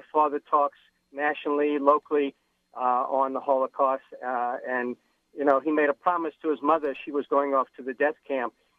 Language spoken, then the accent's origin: English; United States; But I feel very proud as a Jew and as an American